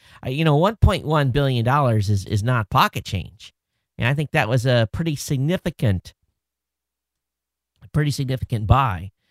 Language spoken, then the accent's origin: English; Michigan, United States; I grew up in Michigan. I know our school didn't have a basement, but you would think right there, you know, you're in tornado country.